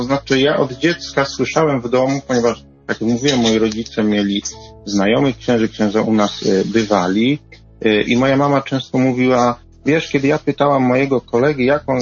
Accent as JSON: {"language": "Polish", "town": "Gliwice", "region": "Silesian Voivodeship", "country": "Poland", "said": "odbywał się wtedy ponad 500 kilometrów od mojego domu rodzinnego. No, ja pochodzę z Gliwic, nowicjat był koło Piły."}